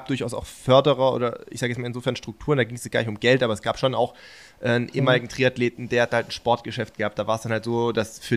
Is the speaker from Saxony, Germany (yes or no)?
no; Baden-Württemberg, Germany; Da hatte ich auch beim aus der Gegend, wo ich herkomme